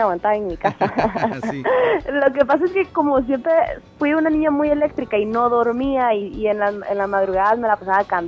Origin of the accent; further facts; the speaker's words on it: Guatemala; A pesar de que vivo en Guatemala y soy guatemalteca y corazón, nunca he visitado Petén.